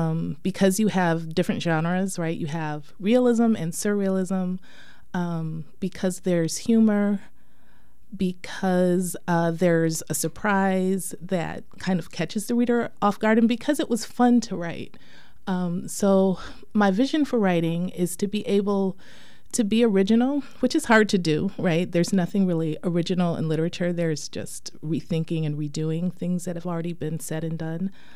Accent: Michigan, United States; moved away as an adult; Well, I'm from Michigan. I was born in Detroit. Lived there when I was really young, and then we migrated to the suburbs. But I stayed in Michigan until I was almost 30

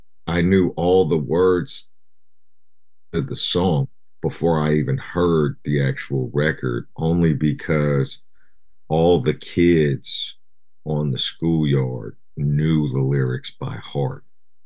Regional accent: Berkeley, California, United States; also born or lived in Tokyo, Japan; I was born in Japan. I was born in Tokyo, Japan. And then we moved to, ultimately, we ended up in Berkeley, California when I was, I think, second grade or so. You know, it was in the 80s.

